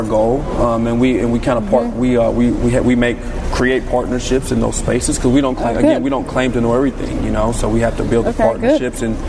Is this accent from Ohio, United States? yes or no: yes; Dayton, Ohio, United States; now in Pittsburgh, United States; I'm from Dayton, Ohio.